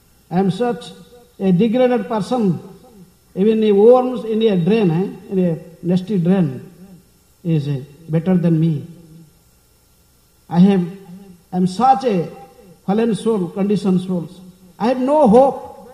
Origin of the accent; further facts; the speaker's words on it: India; accent: Indian English; English is a second language; no one can understand my pronunciation because I am Indian English. I am speaking that English also. I sing a second language.